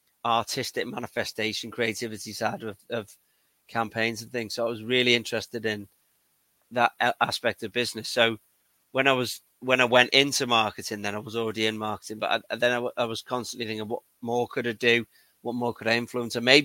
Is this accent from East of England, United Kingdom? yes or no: no; Liverpool, North West England, United Kingdom; now in Stratford, United Kingdom; I'm originally from Liverpool. I now live in the middle of the country in Stratford.